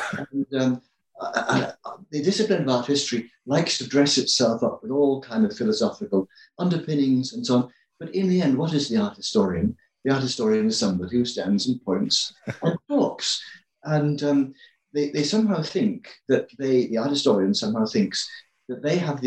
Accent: England, United Kingdom; I grew up in England. I was a student at Oxford and then in London, the University of London.

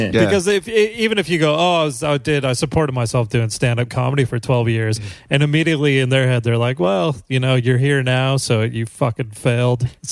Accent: Kansas, United States; So there's a nostalgia group for the Johnson County where I grew up in Kansas.

